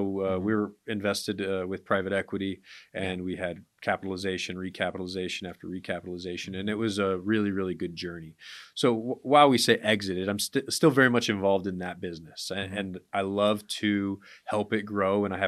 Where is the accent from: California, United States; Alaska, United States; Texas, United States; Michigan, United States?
Alaska, United States; And I grew up in Alaska. It took like 4 minutes for the water to warm up.